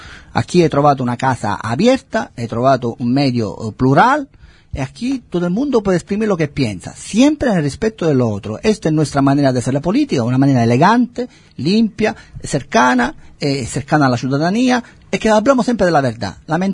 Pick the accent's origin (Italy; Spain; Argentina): Italy; Spanish is a second language; no debería ser yo a decirlo que vengo de Italia